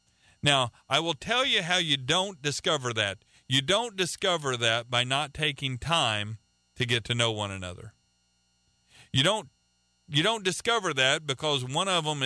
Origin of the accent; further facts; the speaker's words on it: Oklahoma, United States; now in Philippines; Well, let me tell you, folks, I'm not from the Philippines. I'm from Oklahoma. And whenever I find other people from Oklahoma, I celebrate because we're both a long way from home.